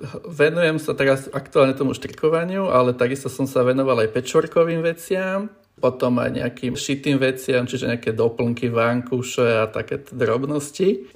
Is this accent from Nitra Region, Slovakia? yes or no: no; Bratislava, Bratislava Region, Slovakia; som z Bratislavy, ale bývam tak na samote, na záhori, v lese.